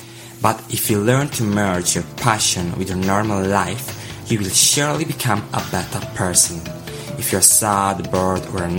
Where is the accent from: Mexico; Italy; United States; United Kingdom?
Italy; English is a second language; from Italy, and you're listening to the weekly podcast of …'s Thoughts.